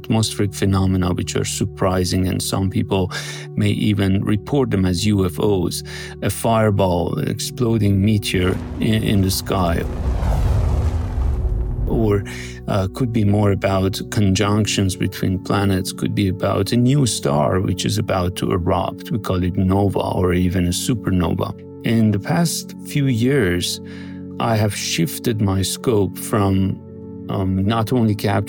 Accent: Boston, Massachusetts, United States; but the one I always do not far from my hometown, Boston, is Maine Stargazing and Photography.

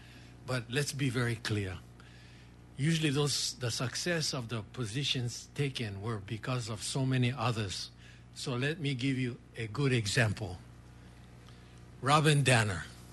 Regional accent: Hawaii, United States; I'm happy to be here as a Hawaiian, and I hope that we can have a good discussion on the issues.

